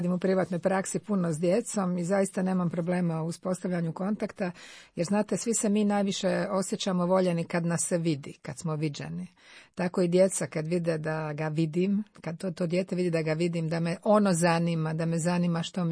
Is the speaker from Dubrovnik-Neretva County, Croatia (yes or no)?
yes; Dubrovnik, Dubrovnik-Neretva County, Croatia; ja sam kao dijete koja sam odrastala u Dubrovniku